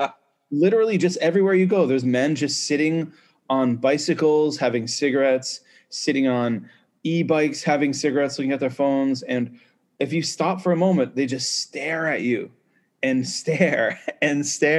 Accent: Canada; I'm a Canadian, and the numbers of COVID are going through the roof in Canada

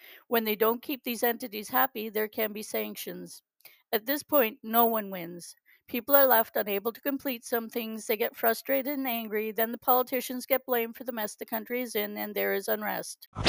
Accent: Canada; this week I look at some current changes in the political sphere in my home country of Canada.

